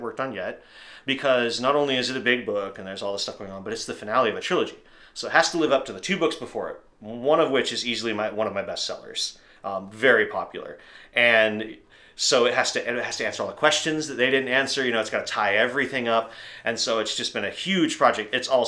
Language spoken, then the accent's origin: English; Wrangell, Alaska, United States; now in Provo, United States; I was born and raised here in Wrangell, and I write science fiction and fantasy novels for a living.